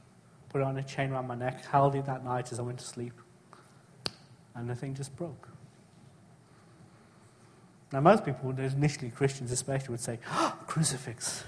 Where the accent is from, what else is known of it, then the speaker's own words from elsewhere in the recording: England, United Kingdom; also born or lived in Kenya; I was born in Kenya. My family are from the state of Gujarat in India. They moved to Kenya, and then I was born there, and then we moved to England, and I was raised in England.